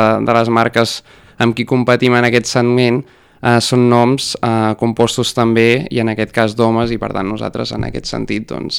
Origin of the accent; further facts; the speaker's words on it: Girona, Catalonia, Spain; nosaltres som de Girona tota la vida.